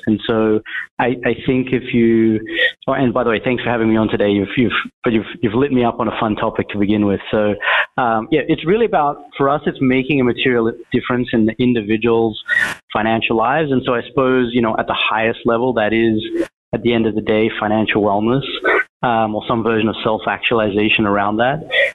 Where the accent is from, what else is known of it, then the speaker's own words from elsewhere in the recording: Australia; moved away as an adult; I'm an Aussie, as a few folks might be able to tell. But I came here about 15 years ago